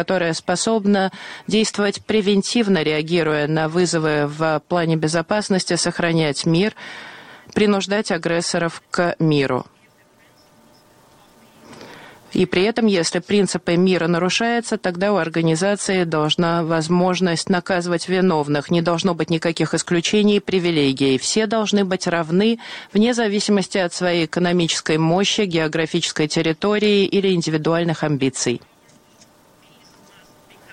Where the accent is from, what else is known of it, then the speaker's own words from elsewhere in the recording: Ukraine; когда мы, украинцы, эвакуировали из Афганистана более 1000 человек за свой счет